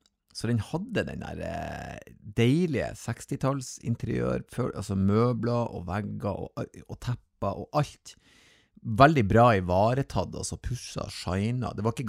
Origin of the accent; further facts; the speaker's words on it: Northern Norway, Norway; Selvfølgelig, jeg er jo nordlending.